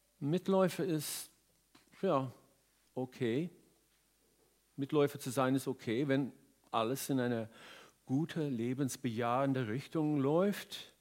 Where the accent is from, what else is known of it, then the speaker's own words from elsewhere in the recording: Canada; Ich bin in Kanada aufgewachsen in einer Altkoloniergemeinde, einer sehr streng konservativen kanadischen Mennonitengemeinde.